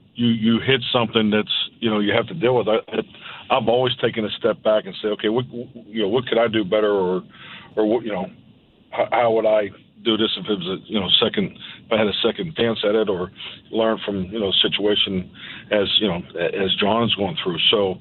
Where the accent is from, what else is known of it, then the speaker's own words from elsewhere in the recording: Pittsburgh, Pennsylvania, United States; I'd always say I'm from Greenfield. I mean, I think people thought Greenfield was like a city back in Pittsburgh.